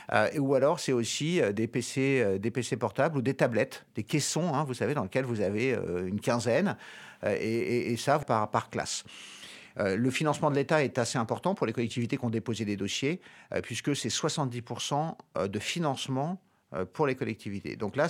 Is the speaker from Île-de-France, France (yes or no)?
no; Normandy, France; born there; je ne suis pas né ici, je suis né en Normandie.